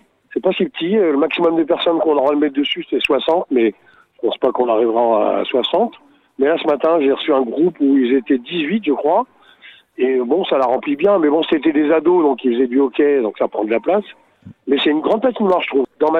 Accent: Saint-Pierre-de-Chartreuse, Auvergne-Rhône-Alpes, France; je suis de Saint-Pierre Chartreuse.

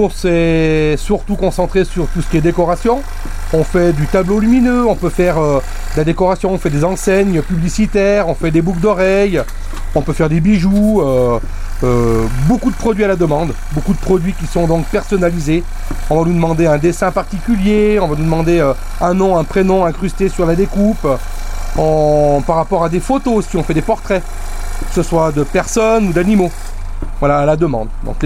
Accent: France; mais nous on est français, donc on dit MAD.

